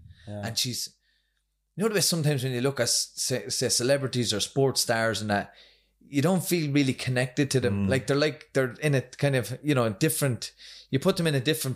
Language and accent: English; Athy, Leinster, Ireland; now in Drogheda, Ireland; I'm from Athy in County Kildare.